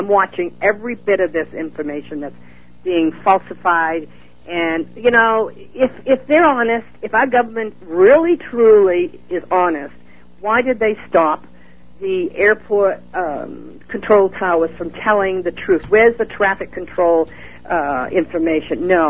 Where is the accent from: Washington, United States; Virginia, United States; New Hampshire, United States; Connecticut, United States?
New Hampshire, United States; I finally wrote a petition motion to the attorney in New Hampshire, because I'm originally from New Hampshire